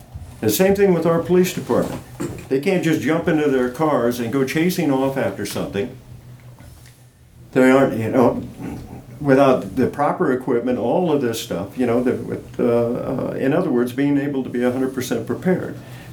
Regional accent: North Bend, Oregon, United States; but I grew up in North Bend. And so I'm a longtime South Coast boy.

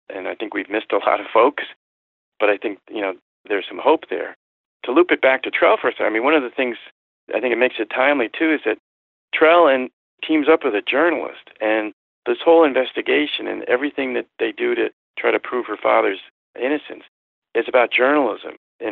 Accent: Connecticut, United States; I grew up in Connecticut, and the Globe was, you know, my dream place to work as a journalist.

